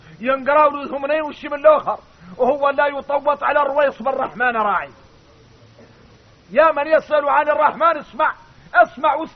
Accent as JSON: {"language": "Arabic", "country": "Mauritania", "said": "لكن نحن موريتاني"}